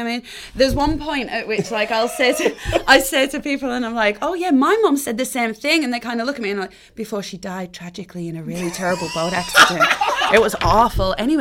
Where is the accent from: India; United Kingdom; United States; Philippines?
United Kingdom; North West England; accent: Cumbrian; "No, I'm from Cumbria." And they hear this broad, like, Cumbrian accent come out